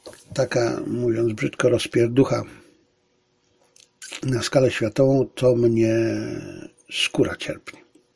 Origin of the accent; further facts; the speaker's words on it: Silesian Voivodeship, Poland; A urodziłem się tuż po wojnie. Wychowałem się w dodatku jeszcze w byłym niemieckim mieście.